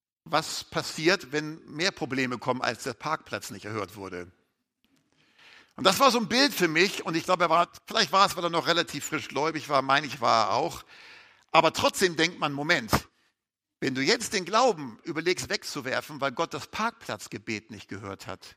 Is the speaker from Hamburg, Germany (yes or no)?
yes; Hamburg, Germany; Ich bin ja gebürtiger Hamburger, wie man vielleicht immer noch hört.